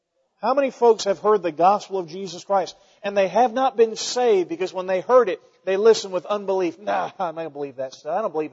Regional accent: Weatherford, United States; when I go back to my hometown of Weatherford, which is what I claim because that's where I was a teenager and grew up

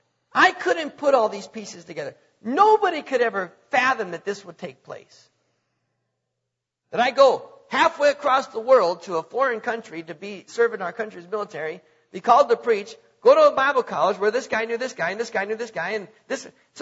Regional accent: North Dakota, United States; I'm from North Dakota, where there's more cows than people. Okay, where it's cold.

